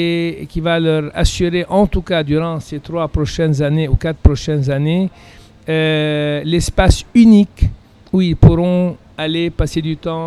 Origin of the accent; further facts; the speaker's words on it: Lebanon; now in France; Je suis un Libanais qui a fait ses études à Lausanne, qui a fait l'École Polytechnique de Lausanne